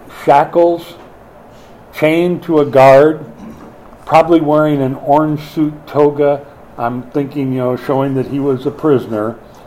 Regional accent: Minneapolis, Minnesota, United States; came to my hometown of Minneapolis and built an exclusive Shakespearean theater.

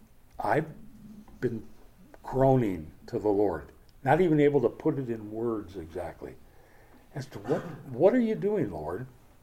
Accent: Minnesota, United States; that's the way the Scandahoovians talk there, where I grew up in Minnesota.

